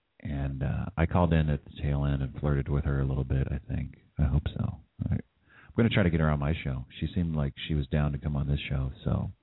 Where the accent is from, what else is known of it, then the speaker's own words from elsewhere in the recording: San Jose, California, United States; I am from San Jose.